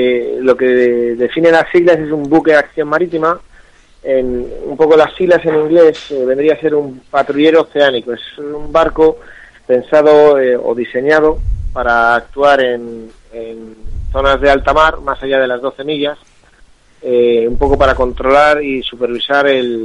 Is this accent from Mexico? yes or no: no; Ferrol, Galicia, Spain; Yo en concreto sí soy de Ferrol